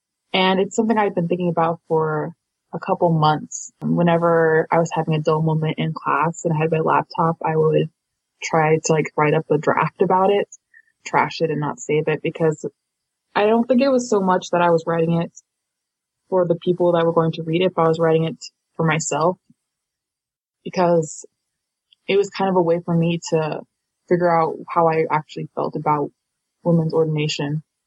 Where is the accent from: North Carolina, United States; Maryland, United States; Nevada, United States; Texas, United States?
Maryland, United States; also born or lived in Spain / Ecuador / Ukraine; I'm from Maryland, but I've also moved a lot, traveling, like growing up. I've lived in Spain, Ecuador, and Ukraine. My mother is Bolivian, so I'm half Hispanic.